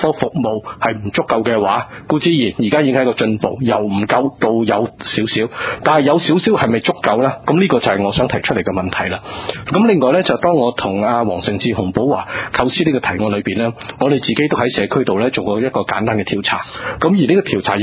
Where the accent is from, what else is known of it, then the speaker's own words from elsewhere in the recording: China; 有時候咧就未必係我哋中國人最重視嘅嘢